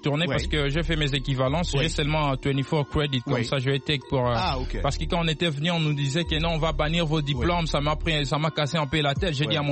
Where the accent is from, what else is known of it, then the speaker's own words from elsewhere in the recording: Kinshasa, DR Congo; moved away as an adult; now in United States; Je suis originaire du Congo, Kinshasa.